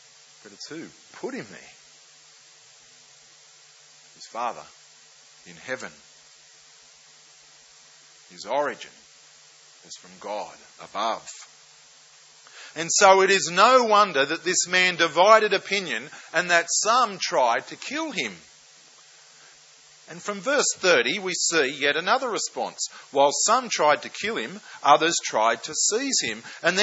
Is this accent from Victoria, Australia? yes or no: no; Lakemba, New South Wales, Australia; People from time to time ask me, where did you grow up? And sometimes I have to admit, with a tinge of embarrassment, I say, Lakemba. Lakemba, a working class suburb then and the Muslim heartland of the southwest now.